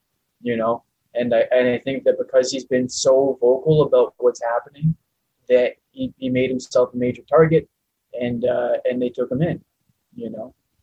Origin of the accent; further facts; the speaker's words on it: White Rock, British Columbia, Canada; I'm from Canada. It's British Columbia, White Rock.